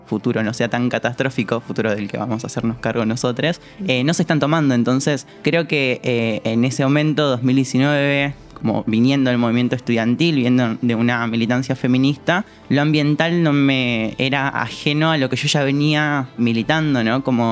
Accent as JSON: {"language": "Spanish", "region": "Salta", "country": "Argentina", "lives_now": "Buenos Aires, Argentina", "said": "Soy de Salta, como muchas travestis acá en la ciudad de Buenos Aires."}